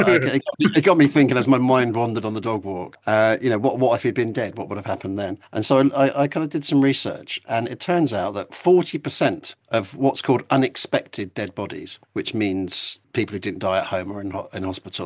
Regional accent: Felixstowe, East of England, United Kingdom; because I grew up in Felixstowe, it seemed obvious to set it somewhere like

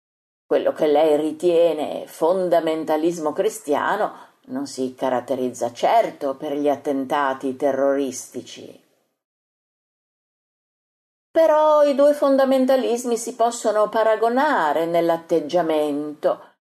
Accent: Venezuela; Pensi un po', per me, venezuelano, una stessa parola può avere un significato diverso se detta da uno spagnolo.

